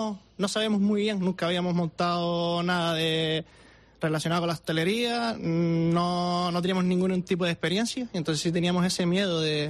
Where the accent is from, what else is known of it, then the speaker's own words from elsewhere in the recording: Artenara, Canary Islands, Spain; yo nací y me crié aquí en Artenara, y entonces quería seguir mi vida aquí en la Cumbre.